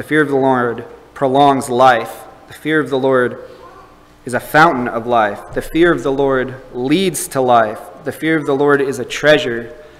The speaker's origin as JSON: {"language": "English", "country": "United States", "said": "I speak of this as an American"}